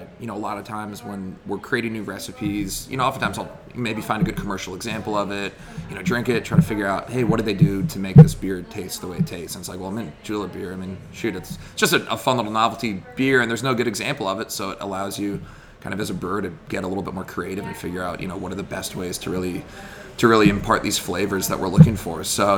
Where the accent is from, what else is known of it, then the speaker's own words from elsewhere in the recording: Chapel Hill, North Carolina, United States; and I grew up in Chapel Hill, and I graduated from Duke University.